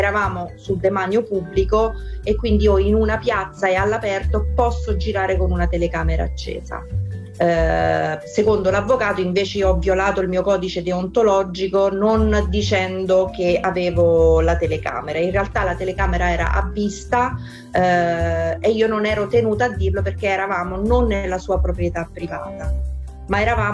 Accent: Ostia, Lazio, Italy; poiché io sono di Ostia

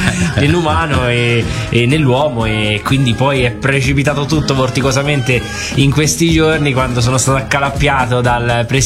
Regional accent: Brussels, Belgium; also born or lived in Gualdo, Italy; now in Italy; io ho trascorso i primi anni, sono nato a Gualdo, però da piccolino poi mi sono trasferito perché mio padre lavorava in Belgio. Quindi ho trascorso in realtà i primi anni dell'infanzia a Bruxelles.

